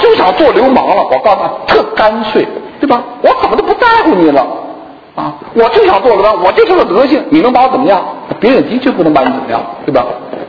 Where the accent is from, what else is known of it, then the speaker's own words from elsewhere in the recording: China; 不好意思，我们中国人都比较谦虚，我知道